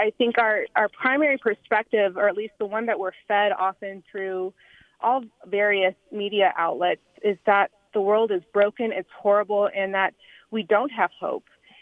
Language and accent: English; Houston, Texas, United States; But I was originally born and raised in Houston.